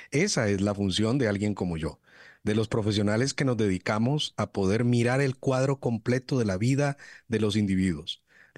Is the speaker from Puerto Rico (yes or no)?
no; Guatemala; vengo ejerciendo esta profesión en un lugar como nuestro país, como Guatemala.